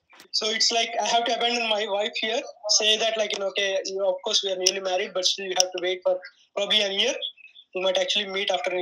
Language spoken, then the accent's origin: English; Hyderabad, Telangana, India; now in Maidstone, Australia; I'm a resident of Maidstone, Victoria, back in Australia, but I'm from South India, Hyderabad.